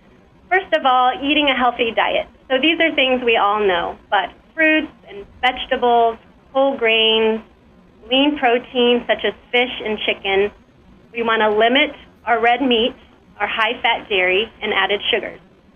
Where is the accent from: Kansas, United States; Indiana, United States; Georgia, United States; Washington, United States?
Kansas, United States; Fredonia; also born or lived in Joplin; I'm a nurse practitioner at Neodesha Family Medicine. I grew up in Fredonia, Kansas, and lived in the Joplin area for about 15 years.